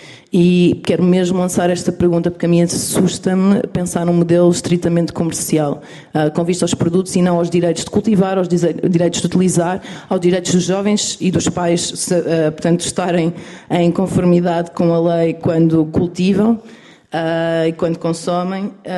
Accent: Sertã, Centro, Portugal; eu sou da Sertã

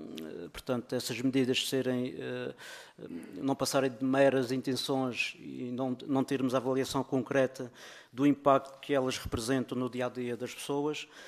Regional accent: Madeira, Portugal; estou a puxar a brasa à sardinha como madeirense que sou.

